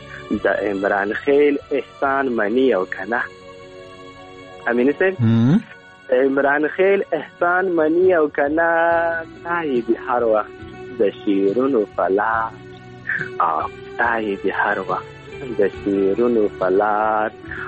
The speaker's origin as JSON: {"language": "Pashto", "region": "Ghazni", "country": "Afghanistan", "lives_now": "Helmand, Afghanistan", "said": "مونږ د هلمند نه یو، مونږ د غزنی یو، او دلته هلمند ته راغلي یو، یو څو کوره یو"}